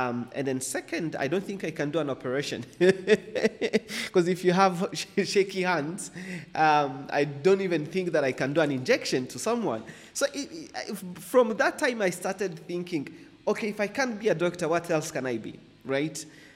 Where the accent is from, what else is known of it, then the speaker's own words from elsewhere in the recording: Kigali, Rwanda; I'm a kid from Nyamirambo. And I've lived in two main locations in Nyamirambo.